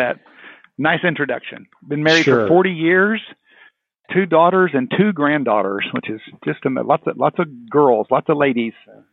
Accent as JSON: {"language": "English", "town": "Beaumont", "region": "Texas", "country": "United States", "lives_now": "Houston, United States", "said": "I'm always amazed when someone finds out I'm from Beaumont within a couple of acquaintances."}